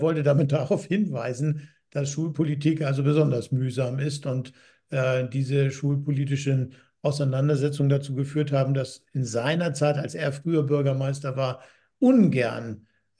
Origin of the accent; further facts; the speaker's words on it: Hamburg, Germany; in meiner Heimat Hamburg-Bergedorf